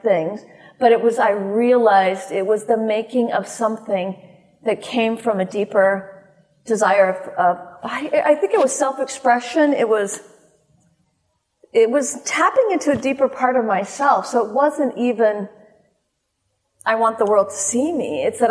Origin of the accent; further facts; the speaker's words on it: Utah, United States; also born or lived in Idaho; I grew up in Utah and Idaho.